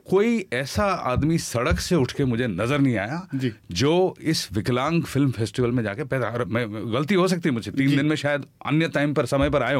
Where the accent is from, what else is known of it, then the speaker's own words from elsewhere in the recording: North India, India; Hindi is a second language; also born or lived in Tamil Nadu; क्योंकि मैं मद्रासी हूँ लेकिन नॉर्थ में बड़ा हुआ, थोड़ी हिंदी आती है